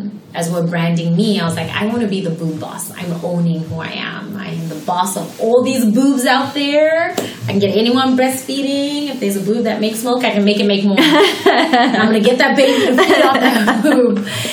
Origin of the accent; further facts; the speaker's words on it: Zimbabwe; first language English; moved away; You're from Zimbabwe? Like, da, da, da. I'm like, yeah, English is my first language.